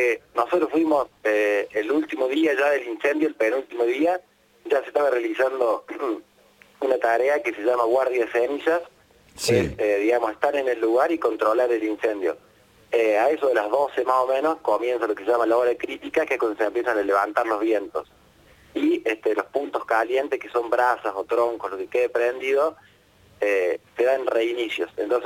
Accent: General Deheza, Córdoba, Argentina; Soy bombero de mi pueblo, de la ciudad de General Dehesa

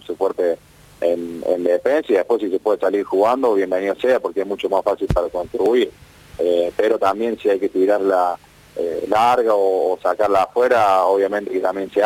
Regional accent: Córdoba, Argentina; porque como decís, soy de Córdoba

